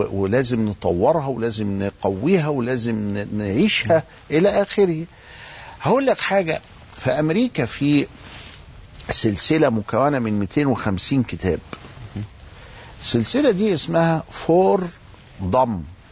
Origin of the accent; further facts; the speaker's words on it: Egypt; يا جماعة إحنا مصريين ودلوقتي في عصر جديد